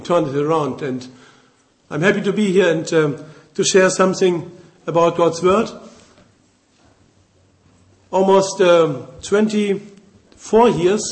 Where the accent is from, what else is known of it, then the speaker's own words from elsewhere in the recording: Germany; English is a second language; I'm from Germany. I'm 57 years old.